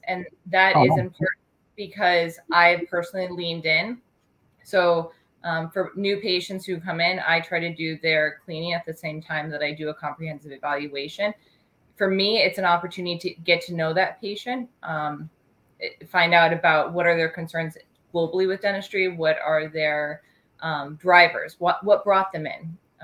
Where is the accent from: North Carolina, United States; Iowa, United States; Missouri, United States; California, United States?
Iowa, United States; now in New Hampshire, United States; I'm originally from Iowa. And although I served in multiple locations across the country, this was my first time living in New Hampshire.